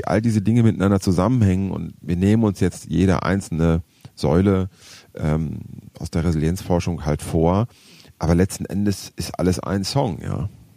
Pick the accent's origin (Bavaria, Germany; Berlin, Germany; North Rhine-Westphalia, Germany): North Rhine-Westphalia, Germany; als Ostwestfale